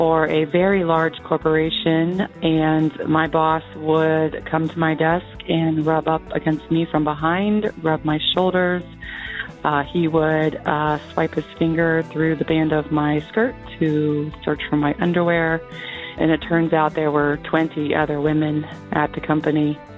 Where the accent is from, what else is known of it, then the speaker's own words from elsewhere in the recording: Minster, Ohio, United States; I'm from Minster, Ohio.